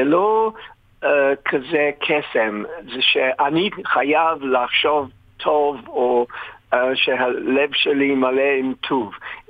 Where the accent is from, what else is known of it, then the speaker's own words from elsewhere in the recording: England, United Kingdom; Hebrew is a second language; now in Israel; בגלל אני איש אנגלי, אז באנגלית, אחריות זה responsibility.